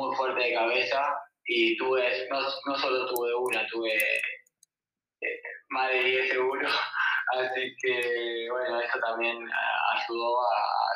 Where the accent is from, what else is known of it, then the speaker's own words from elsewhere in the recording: Argentina; esperemos que cambie un poco y sigamos creciendo como argentinos, ¿no?